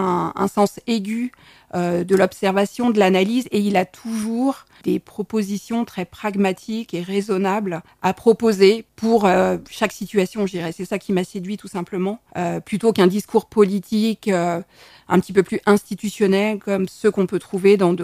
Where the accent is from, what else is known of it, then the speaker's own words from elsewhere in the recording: Paris, Île-de-France, France; moved away as an adult; Je suis originaire de Paris et j'ai eu la chance de venir m'installer en Saône-et-Loire et en Bresse il y a plus de 25 ans